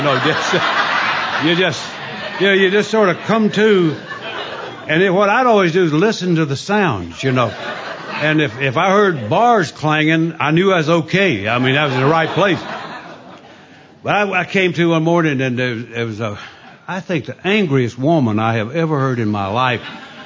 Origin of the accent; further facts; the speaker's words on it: Mayberry, North Carolina, United States; I grew up in Mayberry, North Carolina. I mean, man, we didn't even have a town drunk.